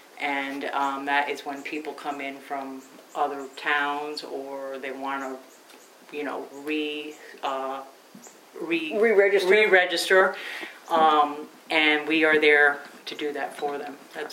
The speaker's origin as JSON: {"language": "English", "town": "Sharon", "region": "Connecticut", "country": "United States", "tie": "born there", "said": "Sharon, Connecticut."}